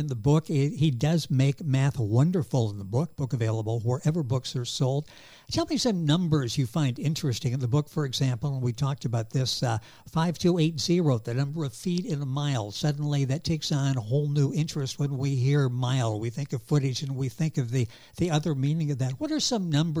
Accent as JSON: {"language": "English", "region": "Midwest", "country": "United States", "said": "So I'm coming from the Midwest. I know what you're going through."}